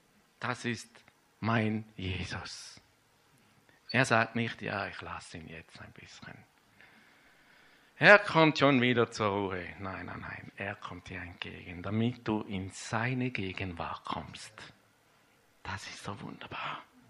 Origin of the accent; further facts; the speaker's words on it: Switzerland; dass er trötzelet, sagt man bei uns in der Schweiz. Wie sagt man hier in Österreich?